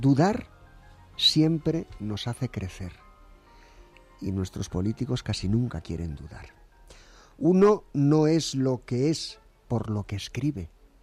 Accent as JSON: {"language": "Spanish", "country": "Spain", "said": "porque somos españoles."}